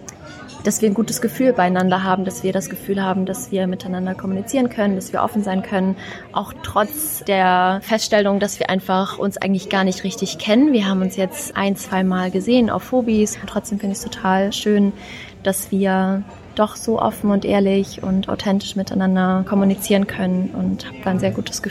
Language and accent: German; Hamburg, Germany; ich bin Fellow Jahrgang 22 aus Hamburg.